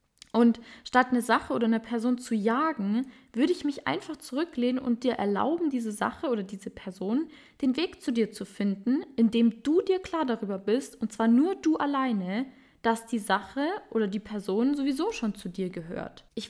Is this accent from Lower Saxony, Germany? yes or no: no; Bavaria, Germany; ich weiß, in manchen Bundesländern ist das scheinbar nicht so, aber bei uns in Bayern wird Chemie gesagt.